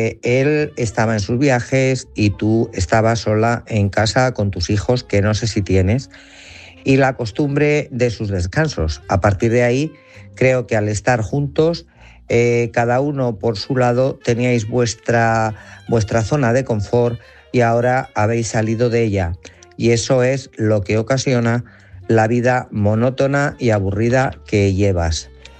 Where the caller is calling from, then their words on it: Guadalajara, Castilla-La Mancha, Spain; de Guadalajara.